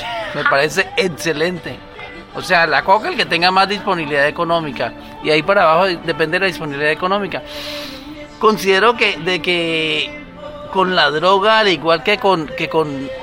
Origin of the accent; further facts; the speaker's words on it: Cali, Valle del Cauca, Colombia; Yo soy colombiano. De la zona paisa, y me crecí y me eduqué en el Valle del Cauca, en Cali, y estuve trabajando como 10 años en la selva.